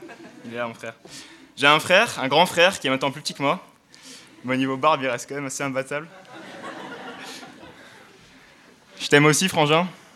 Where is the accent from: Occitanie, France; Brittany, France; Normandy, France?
Occitanie, France; now in Grenoble, France; pour ceux qui ne sont pas au courant. J'ai 18 ans. Je viens du sud de la France, vers Nîmes. Voilà. Je suis arrivé à Grenoble en septembre pour commencer mes études